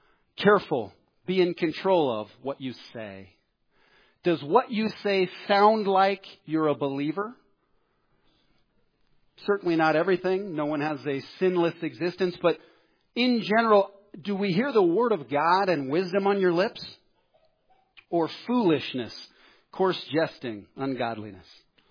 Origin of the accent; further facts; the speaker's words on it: Colorado, United States; We're all from Colorado.